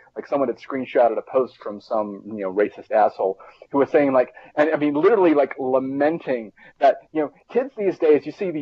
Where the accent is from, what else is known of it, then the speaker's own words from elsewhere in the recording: the South, United States; I was raised in the South.